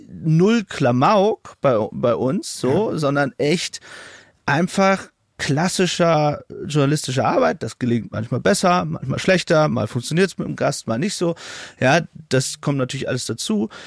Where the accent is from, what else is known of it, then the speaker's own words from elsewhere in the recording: Northern Germany, Germany; so als Norddeutscher, da ist man ja eigentlich nicht so emotional. Jetzt meine Eltern kommen aus Essen und Hessen